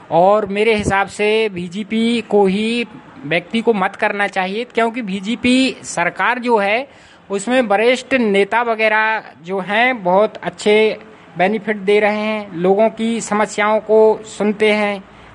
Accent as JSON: {"language": "Hindi", "town": "Kamalpur", "country": "India", "said": "और मैं ग्राम कमालपुर से बिलोंग करता हूँ।"}